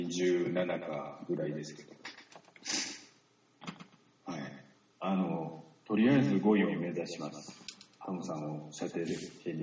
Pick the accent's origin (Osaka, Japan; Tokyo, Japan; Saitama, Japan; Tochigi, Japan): Osaka, Japan; 自分が生まれ育った大阪市住吉区なんで